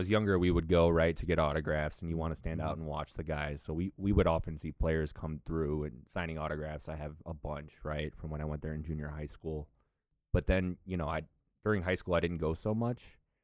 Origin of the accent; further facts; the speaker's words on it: Bourbonnais, Illinois, United States; growing up in Bourbonnais, we actually have Bears training camp every summer. So in our hometown, so Bourbonnais, where I live